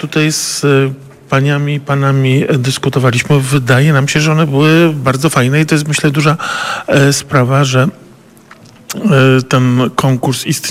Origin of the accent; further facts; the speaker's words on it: Warsaw, Masovian Voivodeship, Poland; Co prawda jestem warszawiak, ale babcia z Grudziądza